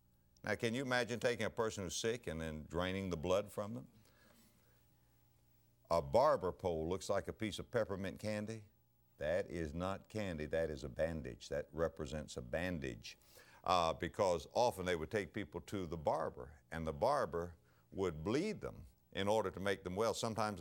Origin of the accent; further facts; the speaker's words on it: West Palm Beach, Florida, United States; Now, I'm from West Palm Beach, Florida.